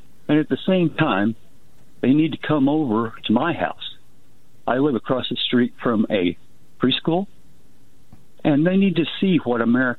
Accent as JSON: {"language": "English", "region": "Oklahoma", "country": "United States", "said": "And the Arkansas, they are hillbillies. We in Oklahoma, we're Hill Williams."}